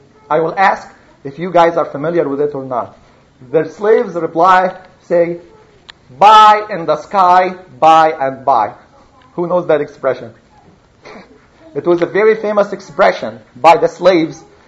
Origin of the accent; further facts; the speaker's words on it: Egypt; I am from Egypt.